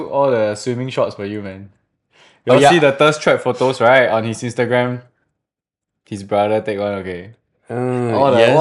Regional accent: Singapore; from Singapore

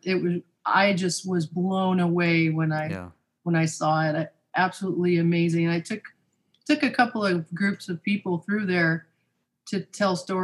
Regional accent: Las Vegas, Nevada, United States; born there; And because I was born in Vegas, I get to see a lot of friends.

